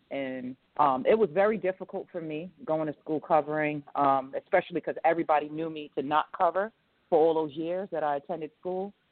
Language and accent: English; Brooklyn, New York, United States; I grew up in Brownsville, Brooklyn, New York, initially.